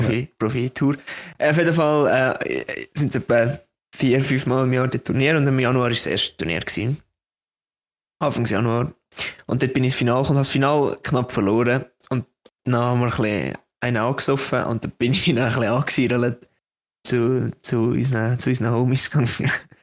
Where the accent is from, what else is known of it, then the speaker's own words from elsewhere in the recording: Switzerland; Wir als Schweizer